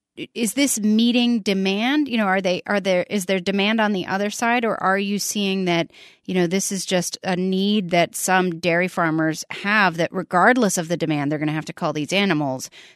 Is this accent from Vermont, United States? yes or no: yes; East Middlebury, Vermont, United States; I grew up in East Middlebury.